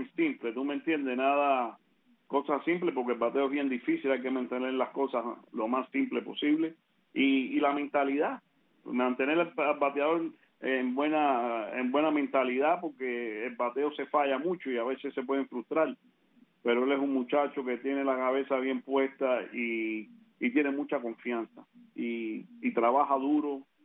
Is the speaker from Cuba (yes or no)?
yes; Cuba; Yo soy cubano, caballo